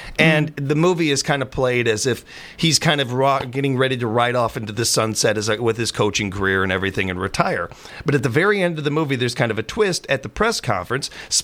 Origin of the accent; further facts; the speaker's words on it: Chicago, Illinois, United States; watching a bit of the festivities and what's going on in my hometown of Chicago